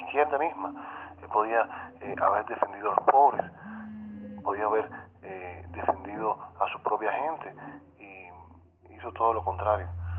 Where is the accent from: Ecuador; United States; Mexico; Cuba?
Cuba; tenemos que dejar los calificativos y vernos como cubanos